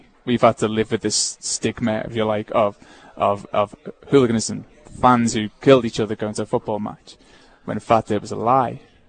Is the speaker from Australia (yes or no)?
no; Liverpool, North West England, United Kingdom; I'm born and bred in Liverpool.